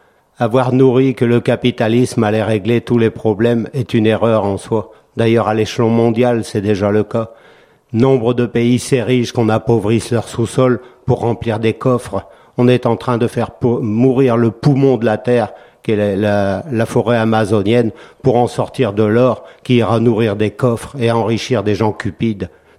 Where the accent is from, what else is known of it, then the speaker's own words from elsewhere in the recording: Mali; also born or lived in Burkina Faso; Je suis malien, je suis burkinabé, je suis world. Et voilà, je suis citoyen européen aujourd'hui, mais je suis enfant du monde bien avant tout.